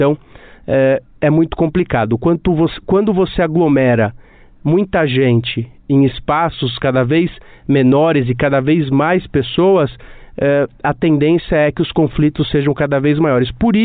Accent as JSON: {"language": "Portuguese", "region": "São Paulo", "country": "Brazil", "tie": "born or raised there", "said": "Eu sou natural de São Paulo mesmo."}